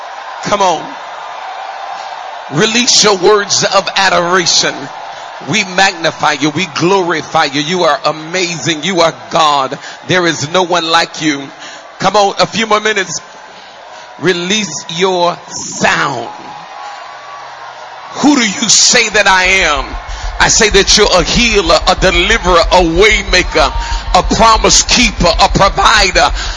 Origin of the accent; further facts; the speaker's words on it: Chicago, Illinois, United States; So for some of y'all, as I said, I'm from Chicago.